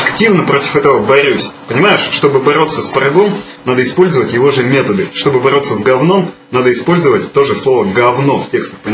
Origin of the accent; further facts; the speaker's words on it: Zarechny, Russia; born there; Вот такой есть такой город, называется Заречный.